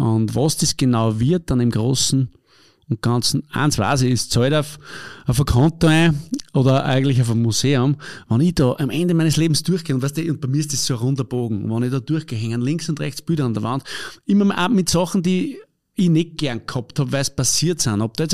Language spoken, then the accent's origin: German; Upper Austria, Austria; wie es bei uns im Mühlviertel üblich ist